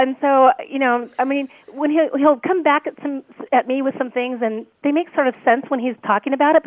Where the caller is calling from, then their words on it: Temecula, California, United States; Hi, this is … I'm calling from Temecula, California.